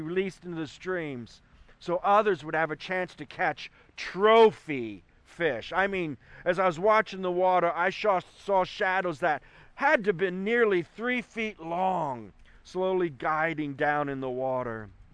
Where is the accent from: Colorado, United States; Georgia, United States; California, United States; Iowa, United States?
Iowa, United States; Decorah; born there; His heart attack in 1963 was the reason I was born in Decorah and not Albuquerque, New Mexico.